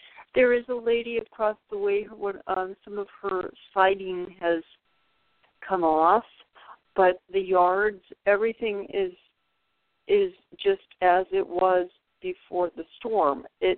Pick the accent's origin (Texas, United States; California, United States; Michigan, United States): California, United States; As you all know, I'm from California, and Santa Ana winds were about as strong as I've been in.